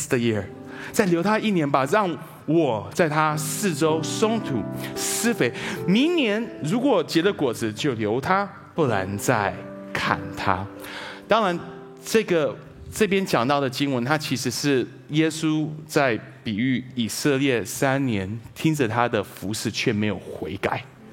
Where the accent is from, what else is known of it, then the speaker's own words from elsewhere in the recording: Taiwan; 我知道我们台湾人我们不会讲 fig, 我们讲说无花果，对不对？